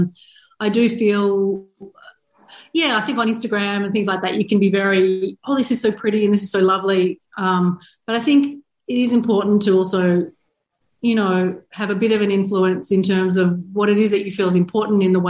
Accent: Australia; moved away as an adult; now in Glasgow, United Kingdom; and I'm based in Glasgow in Scotland, but most of you will probably pick up from my accent that I'm not Scottish. I'm actually Australian. My husband and I moved here about 5 years ago to Glasgow

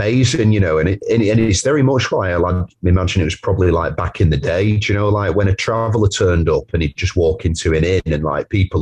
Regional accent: Wigan, North West England, United Kingdom; We are from Wigan, so I'm pretty sure Wigan at one point had like the most pubs per square mile, like in the UK.

